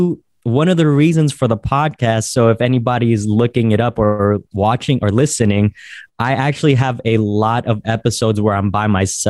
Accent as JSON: {"language": "English", "town": "San Francisco", "region": "California", "country": "United States", "said": "As you told the listeners, I am from San Francisco, and the backing behind the name, or the story behind the name, is there are a lot of stoops in San Francisco, basically."}